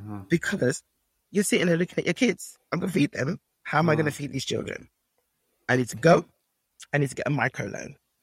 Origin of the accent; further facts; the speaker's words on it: Nigeria; I'm laughing because I bought T-shirts about being Nigerian because we got a reputation in terms of being real drivers and entrepreneurs.